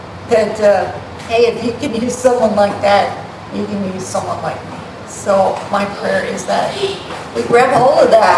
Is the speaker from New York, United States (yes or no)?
no; Ohio, United States; I grew up in Ohio. We had all the old cemeteries everywhere.